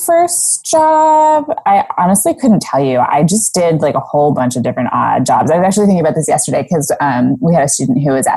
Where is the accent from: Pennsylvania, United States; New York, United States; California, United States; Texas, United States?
California, United States; Santa Barbara; also born or lived in Iceland; So I was actually born in Iceland. I have Icelandic parents, but I grew up in California, Santa Barbara, California.